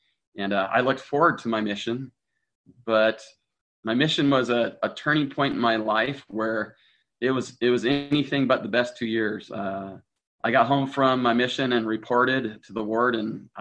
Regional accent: Meridian, Idaho, United States; now in Logan, United States; I'm from Meridian, Idaho. That's where I graduated from high school.

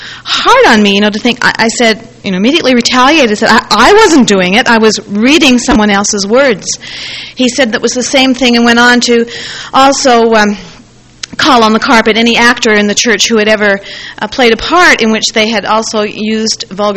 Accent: Canada; Being a Canadian, I chose a poem by a fellow Canadian, Robert Service.

